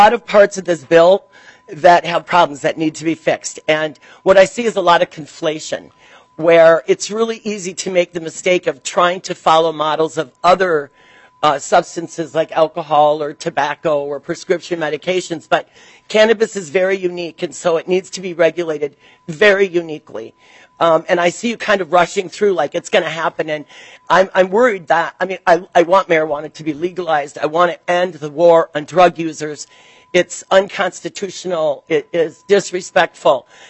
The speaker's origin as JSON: {"language": "English", "region": "Minnesota", "country": "United States", "tie": "born or raised there", "lives_now": "Maplewood, United States", "said": "As I said, I live in Maplewood. I grew up in Matamidi on the shores of White Bear Lake. I graduated from Matamidi High School."}